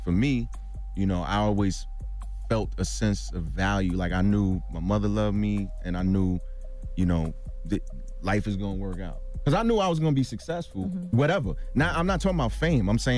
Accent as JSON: {"language": "English", "town": "Brooklyn", "region": "New York", "country": "United States", "said": "Nah, we didn't get along initially because I'm from Brooklyn, he's from Manhattan"}